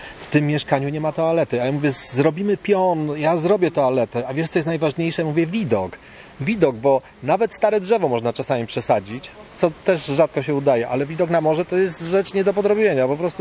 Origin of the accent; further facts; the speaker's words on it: Brzeszcze, Lesser Poland, Poland; now in Sopot, Poland; od 89 roku, więc szczerze mówiąc, tak naprawdę powiem, że wcale się nie czuję Sopocianinem, bo jestem człowiek z Brzeszcza, ale bardzo lubię Sopot i świetnie się tutaj mieszka, więc nie będę pluł na swoje drugie rodzinne gniazdo.